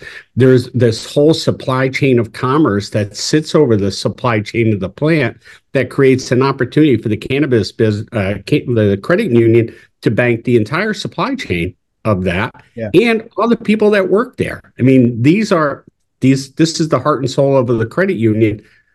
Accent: Massachusetts, United States; accent: Massachusetts; I always butcher that name. It's my Massachusetts accent struggles.

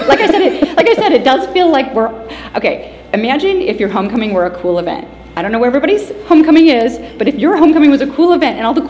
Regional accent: England, United Kingdom; that is an E, please, because I am English.

